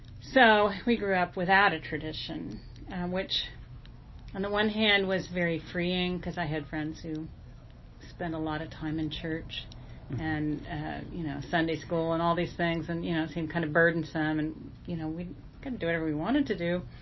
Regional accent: Topeka, Kansas, United States; I grew up in Topeka.

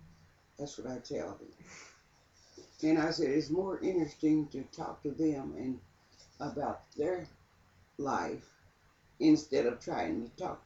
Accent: Kansas, United States; Yeah, I grew up in Grimm County, but it's in the country, not here.

